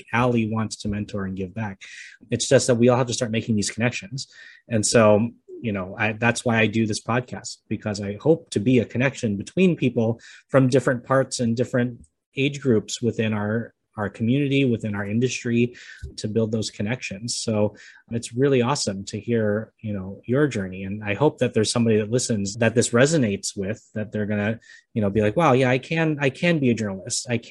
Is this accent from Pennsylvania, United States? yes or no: yes; Pittsburgh, Pennsylvania, United States; I'm from Pittsburgh. We love Pennsylvania.